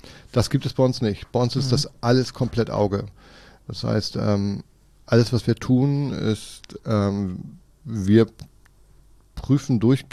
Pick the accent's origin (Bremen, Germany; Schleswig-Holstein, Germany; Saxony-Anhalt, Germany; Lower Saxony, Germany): Schleswig-Holstein, Germany; Kiel; born there; Bin tatsächlich gebürtiger Kieler und wohne auch noch im Umkreis von Kiel.